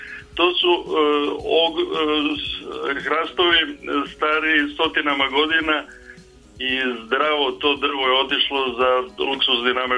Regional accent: Prijepolje, Zlatibor District, Serbia; now in Belgrade, Serbia; pošto se ja vodim kao Beograđanin, a inače sam Prijepoljac.

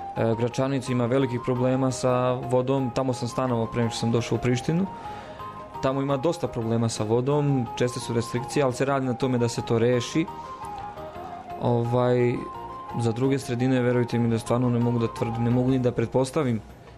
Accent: Loznica, Šumadija and Western Serbia, Serbia; Ja sam rodom iz Loznice, zapadne Srbije, pogranični deo sa Bosnom

